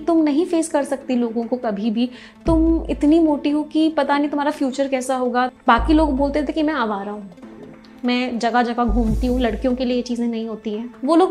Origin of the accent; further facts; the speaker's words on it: Mathura, Uttar Pradesh, India; मेरी कहानी शुरू होती है मथुरा जैसे एक छोटे शहर से। मेरा जन्म एक जॉइंट फैमिली में हुआ